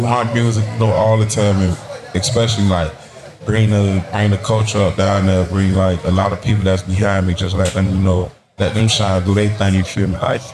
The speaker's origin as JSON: {"language": "English", "town": "Miami", "region": "Florida", "country": "United States", "tie": "born or raised there", "said": "But I was born and raised in Miami, so like expressing Miami to the world, probably in a different way, you feel me?"}